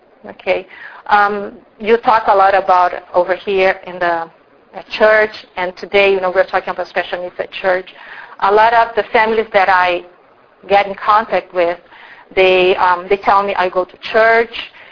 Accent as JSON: {"language": "English", "country": "Brazil", "tie": "born or raised there", "lives_now": "United States", "said": "I was born and raised in Brazil."}